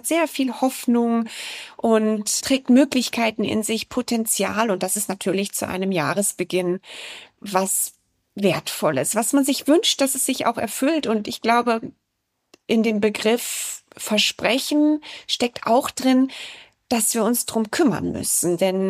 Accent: Mönchengladbach, North Rhine-Westphalia, Germany; Ich bin im Rheinland aufgewachsen, in Mönchengladbach, und meine Eltern kamen aber ganz woanders her. Mein Vater aus Rumänien, meine Mutter aus Schlesien

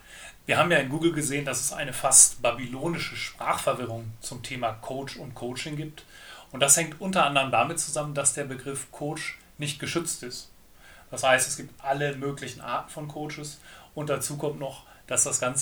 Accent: North Rhine-Westphalia, Germany; Ich stamme ja aus Westfalen

